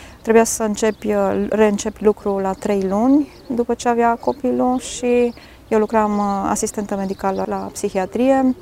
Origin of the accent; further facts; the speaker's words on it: Turda, Cluj County, Romania; now in Alba Iulia, Romania; Am venit în Alba Iulia, eu sunt din Turda.